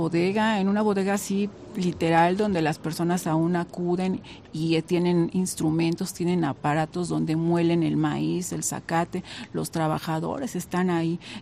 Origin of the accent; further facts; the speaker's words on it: San Bartolo del Llano, State of Mexico, Mexico; en mi caso, pues soy de San Bartolo del Llano